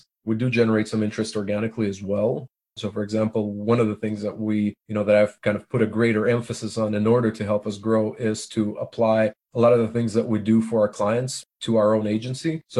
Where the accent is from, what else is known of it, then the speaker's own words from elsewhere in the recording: Moscow, Russia; I was born in Moscow, Russia in 1983. That was a very interesting time. I remember growing up there